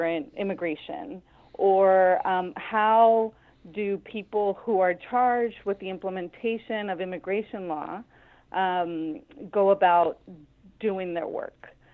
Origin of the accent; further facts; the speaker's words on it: San Luis, Arizona, United States; I grew up in Arizona in a really small border town called San Luis, which is right on the U.S.-Mexico border.